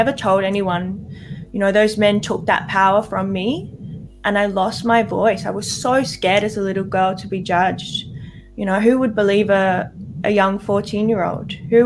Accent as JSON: {"language": "English", "town": "Adelaide", "region": "South Australia", "country": "Australia", "tie": "born or raised there", "said": "So I'm originally from Adelaide, and I grew up my whole life as a dancer."}